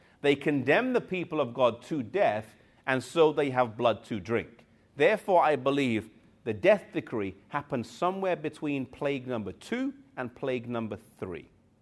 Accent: England, United Kingdom; I grew up in England, and the English sun is not strong.

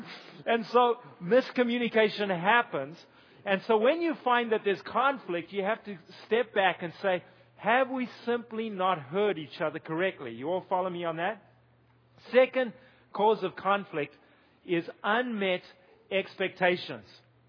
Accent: Zimbabwe; I grew up in Zimbabwe. We had two servants.

